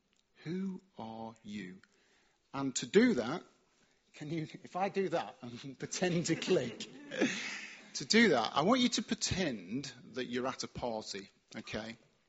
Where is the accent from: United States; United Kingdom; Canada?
United Kingdom; England; born there; I was born in England, so I'm British, but again, that's just geography.